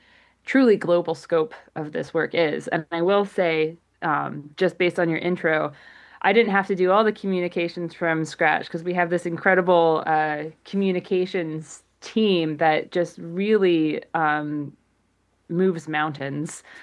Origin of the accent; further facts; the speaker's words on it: Colorado, United States; my personal relationship with the natural environment growing up in Colorado